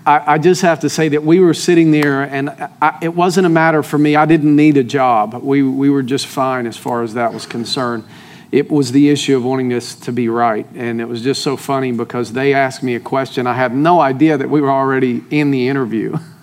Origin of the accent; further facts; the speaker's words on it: Tennessee, United States; also born or lived in Staten Island, New York; I know I don't sound like a New Yorker. That's because I grew up in East Tennessee, but I was in Staten Island, on the North Shore of Staten Island, for almost 13 years